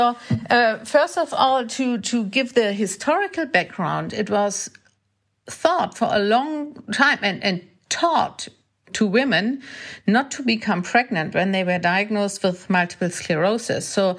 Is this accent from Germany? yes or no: yes; Germany; I'm a neurologist from Germany and an MS specialist.